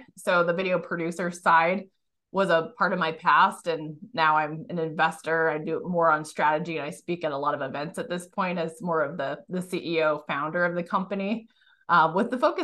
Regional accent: Seattle, Washington, United States; moved away as an adult; also born or lived in California; now in Arizona, United States; Originally, yes. I was born and raised in Seattle, probably my first 35 plus years of life.

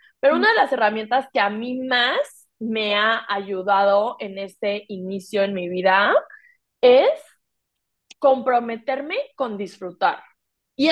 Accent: Mexico; moved away as an adult; now in Spain; yo pasé de vivir en México, soy mexicana y ahí viví toda mi vida, y me mudé

